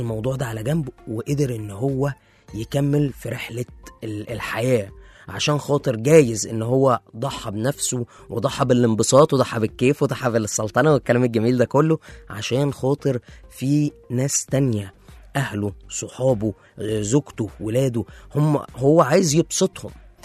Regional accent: Egypt; اللي هو احنا كلنا كمصريين بنموت فيها كوباية الشاي بلبن

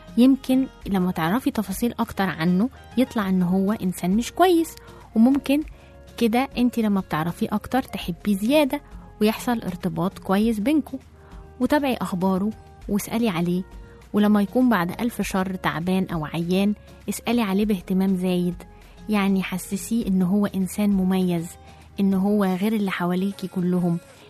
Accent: Egypt; بس هو هنا عندنا في مصر وعندنا في البلاد العربية كلها

